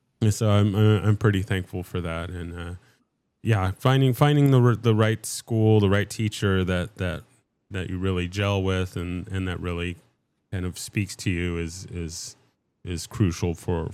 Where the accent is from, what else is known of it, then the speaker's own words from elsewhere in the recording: San Diego, California, United States; now in Dallas, United States; so I'm originally from San Diego, and I didn't end up moving back to San Diego. So I moved to the Dallas-Fort Worth area where I'm at now.